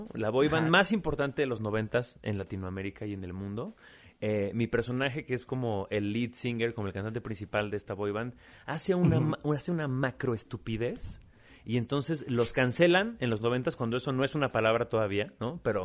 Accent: Aguascalientes, Mexico; En una estación de radio en Aguascalientes, yo soy de Aguascalientes.

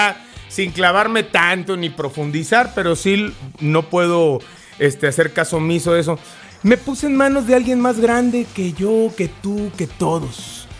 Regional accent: Tampico, Tamaulipas, Mexico; Yo soy de Tampico, Tamaulipas, y tenemos un río maravilloso que es el río Pánuco

